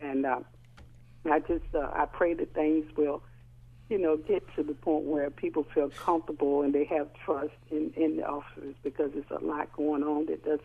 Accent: Virginia, United States; now in Maryland, United States; I've only been in Maryland about a year. I'm from Virginia, and I like it since I've been here.

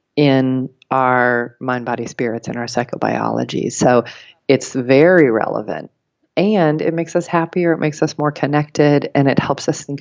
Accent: Colorado, United States; I was just back in my home state. I grew up in rural Colorado in the Rockies.

